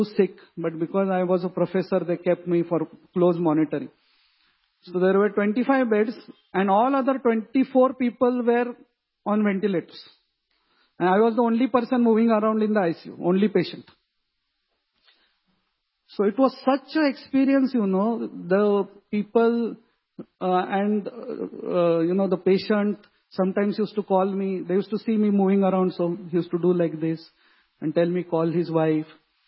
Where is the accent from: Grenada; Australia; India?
India; Satara, Maharashtra; I am from Satara. Satara only Maratha people stay. So I was not knowing other sub-communities.